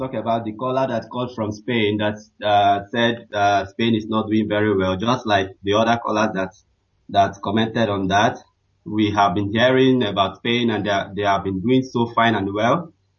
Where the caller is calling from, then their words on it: Nigeria; from calling from Austria.